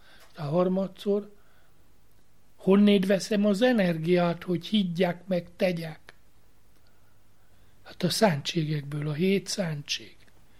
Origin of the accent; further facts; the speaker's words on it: Szombathely, Vas, Hungary; én, aki Szombathely Herényi vagyok, a szülőházam és a Gáncsi plébániám között 3 kilométer volt.